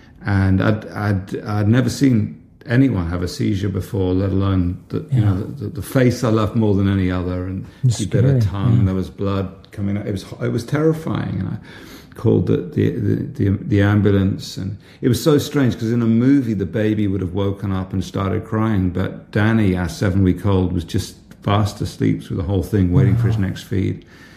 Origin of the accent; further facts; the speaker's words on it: England, United Kingdom; as you can hear from my accent, I'm English. And I live in the UK, although I did have a wonderful year living in the Midwest of America.